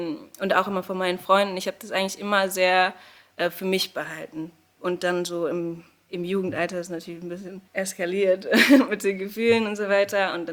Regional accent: Ludwigshafen, Rhineland-Palatinate, Germany; Ich bin schon in Ludwigshafen aufgewachsen

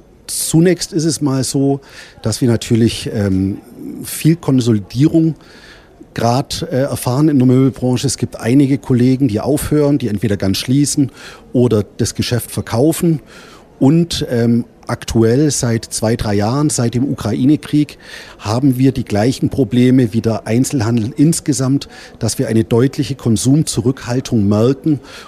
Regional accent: Senden, Germany; also wir kommen ja beide aus Senden

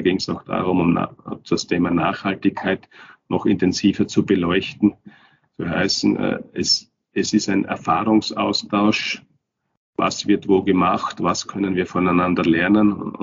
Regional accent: Turnau, Styria, Austria; also born or lived in Kapfenberg; ich bin in Kapfenberg geboren, bin aber in Turnau aufgewachsen und ich bin auch jetzt vor ein paar Wochen nach Turnau zurückgezogen an meinen Heimatort. Komme also aus der Obersteiermark, komme aus den Bergen

